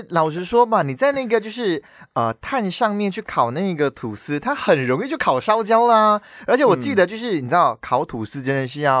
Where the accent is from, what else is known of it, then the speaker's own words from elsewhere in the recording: Malaysia; 像我们马来西亚人可能在烤肉的时候我们基本上都不会使用这个烤肉酱